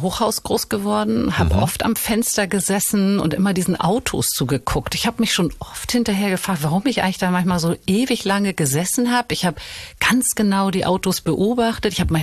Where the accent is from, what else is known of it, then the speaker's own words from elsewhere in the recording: Hamburg, Germany; Ich bin ja in Lockstedt groß geworden und ich habe ein bisschen was Ähnliches gesucht.